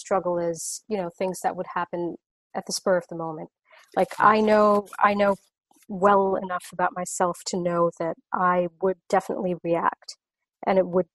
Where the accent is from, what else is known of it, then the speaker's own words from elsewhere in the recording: Singapore; now in United States; I'm not from this country. I'm not American. I'm from Singapore. So it's been one and a half years here in the US.